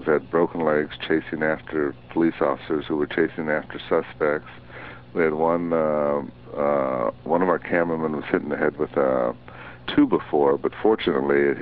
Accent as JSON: {"language": "English", "region": "California", "country": "United States", "tie": "born or raised there", "also_born_or_lived": "Oklahoma", "said": "I was born in Oklahoma and raised in California."}